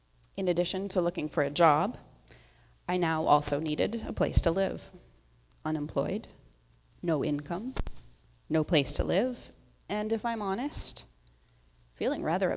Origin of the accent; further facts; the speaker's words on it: Ancaster, Ontario, Canada; I am from Ancaster originally, and now find myself in Hamilton working for Indwell.